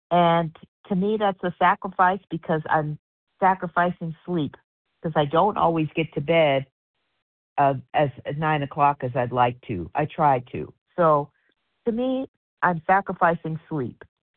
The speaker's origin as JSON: {"language": "English", "town": "Palmdale", "region": "California", "country": "United States", "said": "I am from Palmdale, California, which is in the county of Los Angeles."}